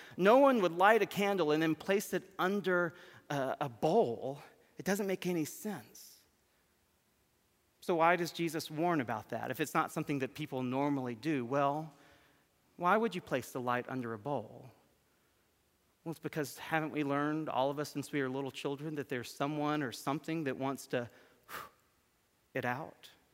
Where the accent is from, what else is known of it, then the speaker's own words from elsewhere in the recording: Tennessee, United States; I grew up near Memphis, so I get totally the context in which he lives.